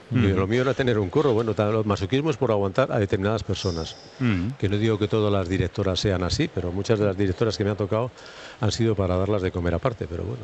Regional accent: Basque Country, Spain; now in Germany; si yo soy vasco.

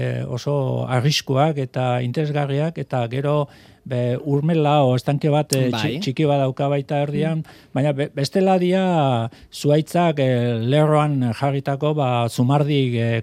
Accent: Deba, Basque Country, Spain; born there; also born or lived in San Sebastián; ni Debarra naiz

